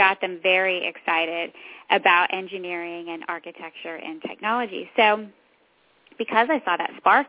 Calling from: Fredericksburg, Virginia, United States; We are in Fredericksburg, Virginia.

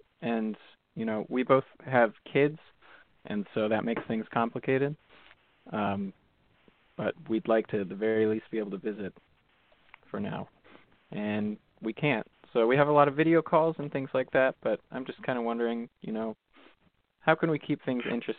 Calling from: Wisconsin, United States; I'm calling from Wisconsin.

